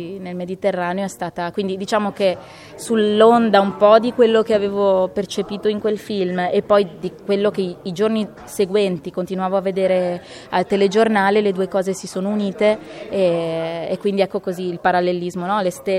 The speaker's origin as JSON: {"language": "Italian", "town": "Auronzo di Cadore", "region": "Veneto", "country": "Italy", "lives_now": "Treviso, Italy", "said": "Io sono originaria del Cadore, sì, di Auronzo di Cadore, però vivo a Treviso da qualche anno."}